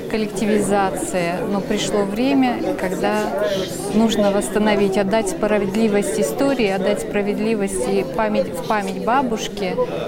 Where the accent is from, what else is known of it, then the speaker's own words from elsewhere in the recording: Ural, Russia; Я родом с Урала. Мои предки оказались с туринских рудников, современный город Краснотуринск.